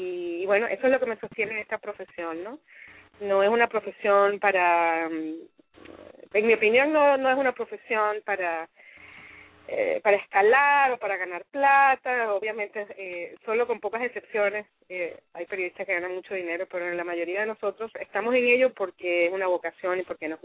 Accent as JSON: {"language": "Spanish", "country": "Venezuela", "moved": "as an adult", "lives_now": "United States", "said": "Yo soy periodista, estudié en Venezuela, que es el país de donde vengo, y allí estudié comunicación social, y en el año 86 me vine a Estados Unidos a la aventura"}